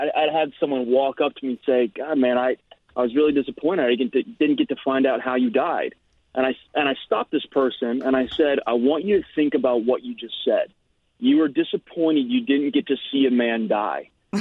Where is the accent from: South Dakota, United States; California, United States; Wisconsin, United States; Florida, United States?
California, United States; also born or lived in Anaheim; Grew up in Orange County, California, but I was born in Anaheim, which is the home of Disney. And, I grew up a very California life